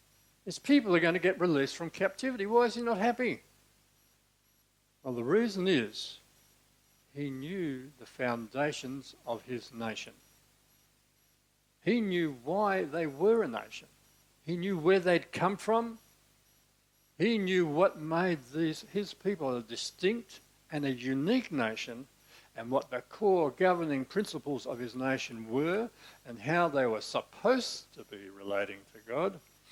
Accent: Australia; I was going to challenge what for us as rugged Aussie independent peoples is our strong I.

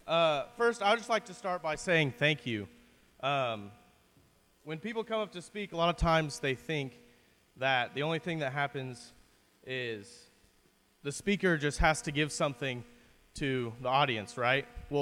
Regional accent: Cimarron, United States; So I'm from Cimarron, as you guys know, and it's like 5.5 hours of driving.

